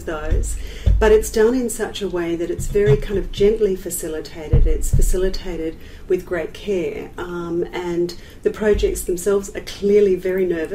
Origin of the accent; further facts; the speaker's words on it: Perth, Western Australia, Australia; I'm from Perth